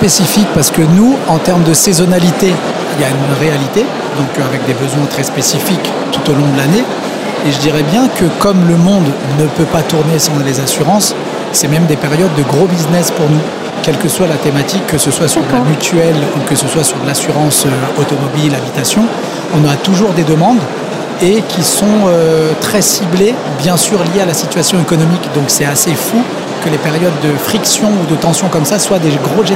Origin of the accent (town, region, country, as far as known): Sarcelles, Île-de-France, France; born or raised there